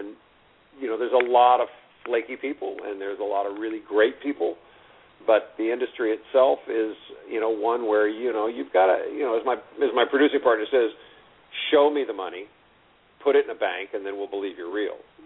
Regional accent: Houston, Texas, United States; now in Los Angeles, United States; I mean, I felt comfortable here because I grew up in Houston, which is a big city.

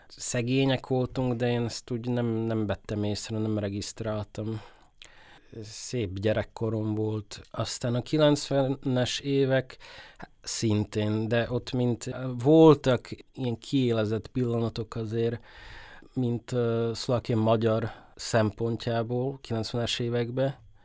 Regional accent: Bratislava, Bratislava Region, Slovakia; ízig-vérig pozsonyi vagyok. Itt születtem, és rengeteg pozsonyi barátom van, szeretem Pozsont, mint város

